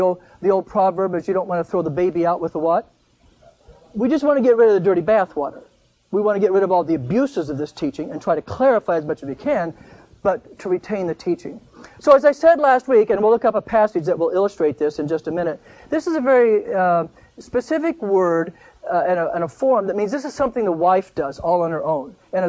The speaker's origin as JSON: {"language": "English", "country": "United States", "said": "I'm an American. I don't submit to anybody."}